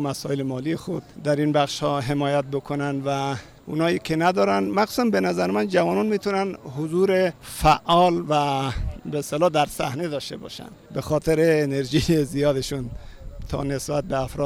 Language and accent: Persian; Afghanistan; ساکن هرات افغانستان. دیروز هم از افغانستان اومدم اینجا.